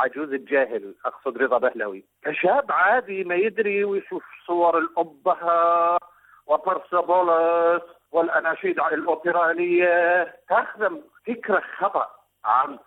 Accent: Iraq; انا كرجل عراقي

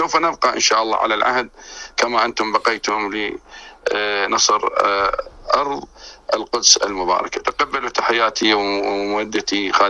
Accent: Iraq

